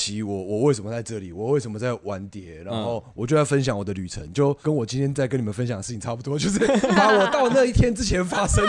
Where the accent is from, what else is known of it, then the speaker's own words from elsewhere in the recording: Taiwan; 我从台湾过来